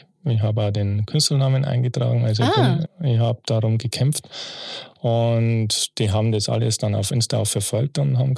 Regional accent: Bavaria, Germany; Ich bin aus Bayern.

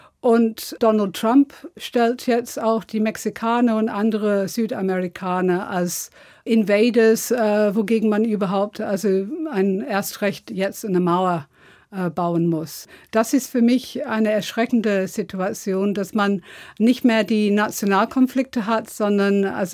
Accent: London, United Kingdom; German is a second language; Also ich komme zwar aus Südlondon, aber ich schätze mittlerweile weniger Stadt und mehr Land.

